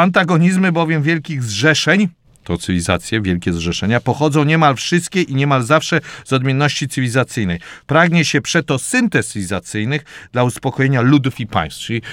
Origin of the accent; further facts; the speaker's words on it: Błędów, Masovian Voivodeship, Poland; Ja pochodzę z Błędowa koło Grójca